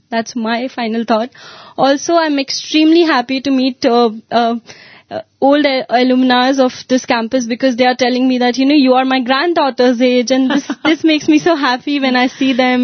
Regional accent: Nagpur, Maharashtra, India; from Nagpur, and I'm a very grateful and extremely humbled alumna of Sri Satyasai Institute of Higher Learning, a batch of 2009.

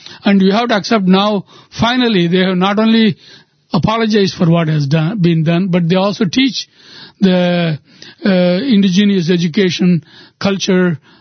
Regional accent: Coimbatore, Tamil Nadu, India; English is a second language; I am from Coimbatore.

